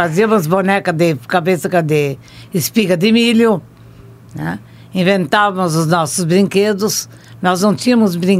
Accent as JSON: {"language": "Portuguese", "town": "Itapiranga", "region": "Santa Catarina", "country": "Brazil", "tie": "born there", "said": "Eu nasci em Itapiranga, Santa Catarina, em 1942. … já falecidos."}